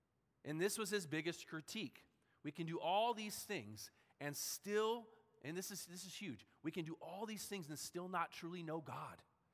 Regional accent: San Diego, California, United States; I think about growing up in San Diego.

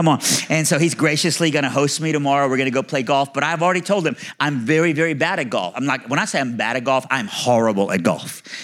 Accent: Iran; I'm from Iran.

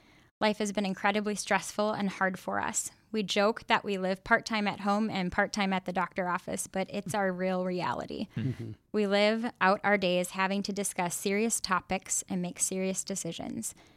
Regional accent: Midwest, United States; now in Washington, United States; we're originally from the Midwest and moved out to Washington over 10 years ago.

